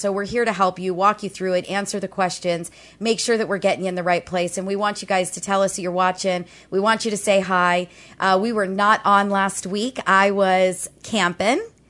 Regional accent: Illinois, United States; And I'm from Illinois, so I mean they get some massive humidity there

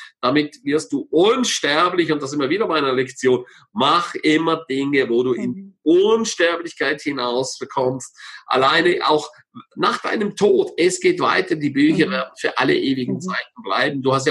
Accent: St. Moritz, Graubünden, Switzerland; ich liebe meine Heimat über alles, ich liebe St. Moritz über alles, und wo ich einfach denke, boah, was für eine göttliche, schöne Heimat.

